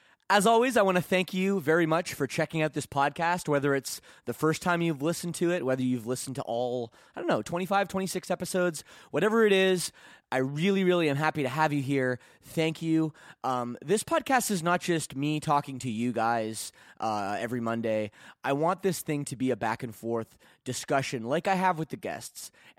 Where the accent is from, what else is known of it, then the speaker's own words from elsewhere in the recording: Burlington, Ontario, Canada; we played a show together locally in my hometown of Burlington, Ontario.